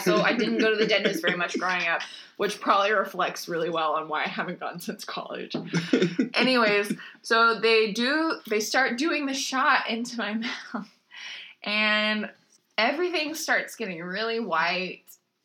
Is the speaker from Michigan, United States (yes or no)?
no; Texas, United States; born there; I was born in Texas.